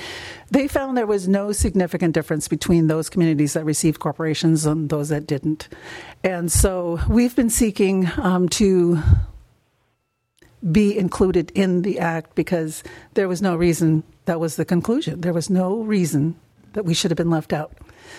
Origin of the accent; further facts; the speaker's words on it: Petersburg, United States; I grew up here in Petersburg